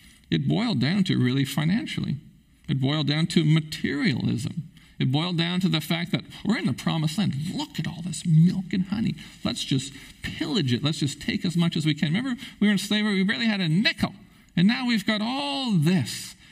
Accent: Prince Rupert, British Columbia, Canada; now in Terrace, Canada; Now, I think back to my life in growing up in Prince Rupert.

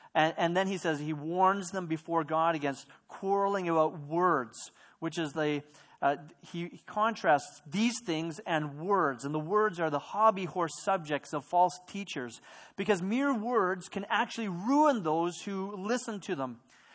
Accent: Watson Lake, Yukon, Canada; I grew up in Watson Lake, Yukon, for most of my teenage and preteen years. And Watson Lake is a small town on the Alaska Highway.

